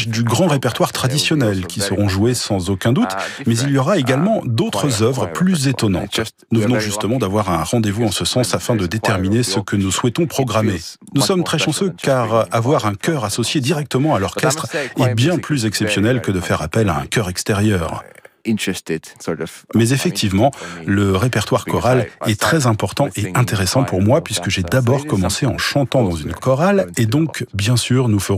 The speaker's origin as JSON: {"language": "French", "country": "Finland", "said": "c'est d'ailleurs un concert chez moi, en Finlande."}